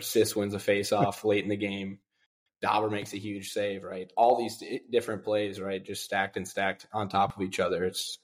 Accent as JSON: {"language": "English", "town": "Rosemount", "region": "Minnesota", "country": "United States", "tie": "born or raised there", "said": "I grew up in Rosemount, Minnesota, and I ended up going to Benilde St. Margaret's in St. Louis Park."}